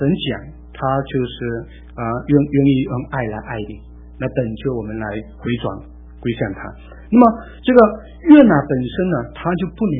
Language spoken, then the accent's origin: Chinese; China; 我们是中国人，爱中国人，这是正常，这没有错的哈